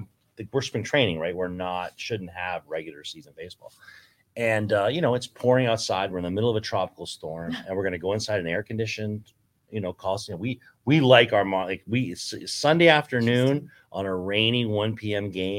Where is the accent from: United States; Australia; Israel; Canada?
Canada; I grew up watching baseball in Canada.